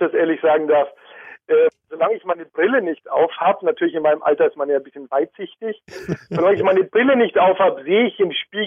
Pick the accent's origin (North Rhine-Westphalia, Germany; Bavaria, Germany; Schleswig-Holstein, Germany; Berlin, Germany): Berlin, Germany; Hamburg ist für mich als Berliner immer eine extreme Entspannung